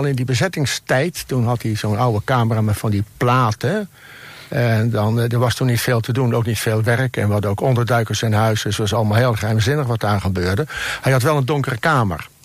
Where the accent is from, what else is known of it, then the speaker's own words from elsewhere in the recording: Goeree-Overflakkee, South Holland, Netherlands; moved away as an adult; Ik ben op Goeree-Overflakkee geboren. En daar heb ik tot 1954 gewoond. Dus een jaar na de watersnoodramp.